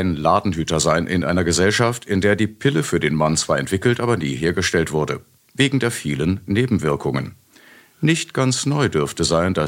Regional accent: Munich, Bavaria, Germany; Ich habe als Kind in München noch Kriegsruinen und Bombengrundstücke gesehen.

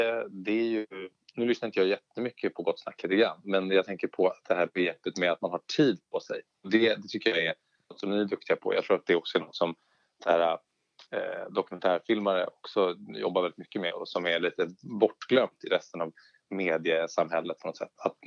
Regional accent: Stockholm, Stockholm County, Sweden; Och då hände jag liksom född och uppvuxen i Stockholm.

